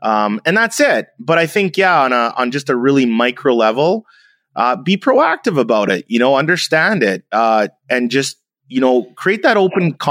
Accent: Canada; You know, I'm half German, I'm half Jamaican, I'm Canadian, I'm half black, half white.

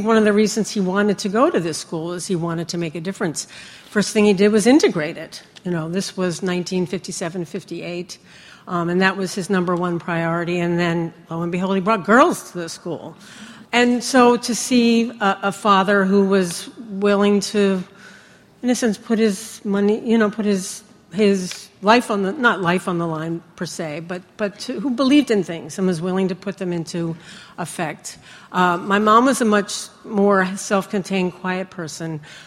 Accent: Massachusetts, United States; Yeah. I grew up in Massachusetts. My dad was a teacher. My mom, I guess we would say in the 50s, was a homemaker. And I lived on a boys' boarding school campus in Massachusetts, which is a pretty strange place to grow up.

